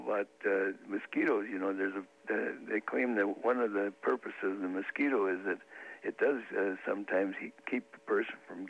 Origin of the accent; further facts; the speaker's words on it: Minneapolis, Minnesota, United States; I was raised right in the Chicago Lake area of good old Minneapolis.